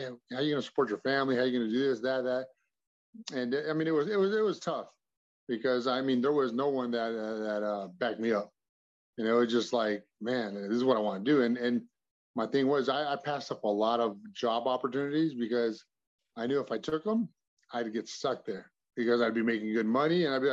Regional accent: Yucaipa, California, United States; Well, I grew up, I like to call it Krypton, California, otherwise known, you know, as Yucaipa.

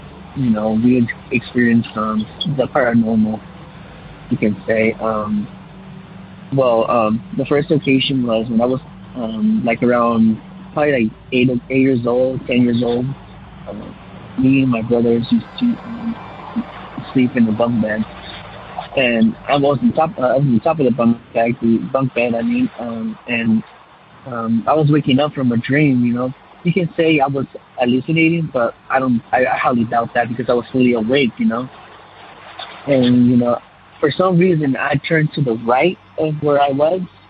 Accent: California, United States; I'm from California.

